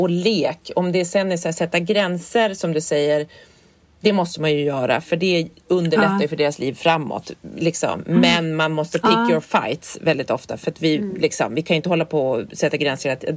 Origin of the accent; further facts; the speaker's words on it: Härnösand, Västernorrland County, Sweden; För vi var ju uppe i Härnösand, där jag kommer ifrån.